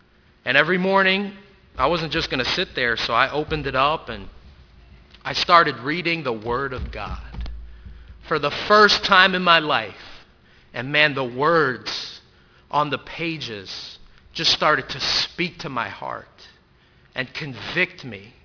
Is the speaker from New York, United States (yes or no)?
yes; New York City, New York, United States; You know, I grew up in New York City. I said this briefly in Sunday school, but I grew up in New York City.